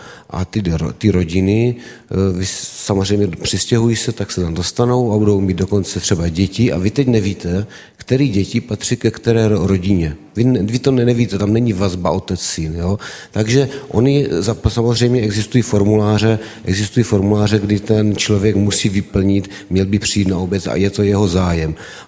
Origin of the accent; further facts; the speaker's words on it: Vyškov, South Moravian Region, Czechia; jsem z Výškova